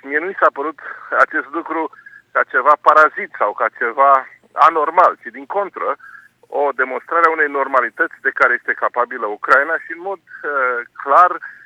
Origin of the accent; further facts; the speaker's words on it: Romania; Noi, ca români, uneori nu înțelegem cât de complicată este situația în fostul spațiu sovietic.